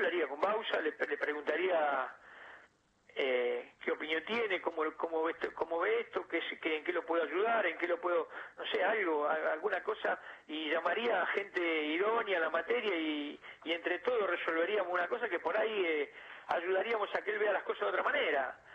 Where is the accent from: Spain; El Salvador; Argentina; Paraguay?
Argentina; como argentino me parece que no corresponde una cosa así.